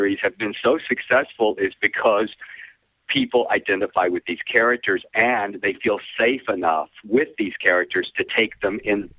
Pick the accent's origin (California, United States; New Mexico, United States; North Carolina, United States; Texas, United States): Texas, United States; Well, I'm from Texas, and a lot of Texans don't claim to be Southern, but I do.